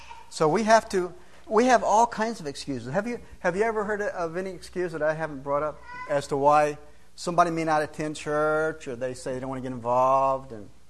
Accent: California, United States; I'm from California. And being a retired pastor

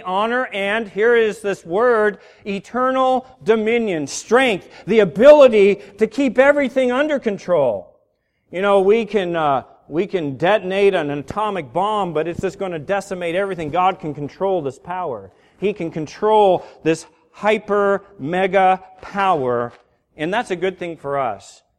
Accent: Seal Beach, California, United States; as a little kid, I remember I grew up in Seal Beach and Long Beach

